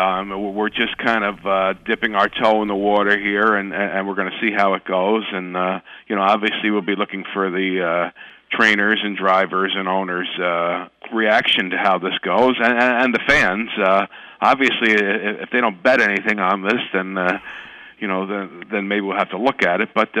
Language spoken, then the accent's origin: English; New Jersey, United States; Well, it was my idea, and I grew up here in New Jersey, and I was a fan of the sport